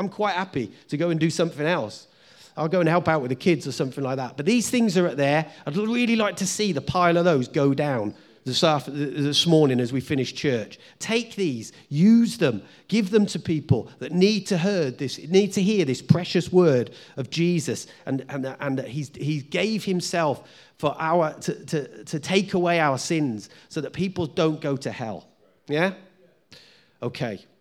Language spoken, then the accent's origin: English; England, United Kingdom; We're English, aren't we? We're very well-mannered, and we pussyfoot around everybody.